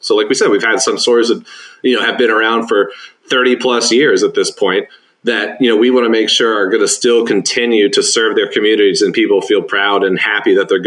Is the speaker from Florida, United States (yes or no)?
yes; Tampa, Florida, United States; hey, Melting Pot, I'm from Tampa, Florida originally. The headquarters are right here.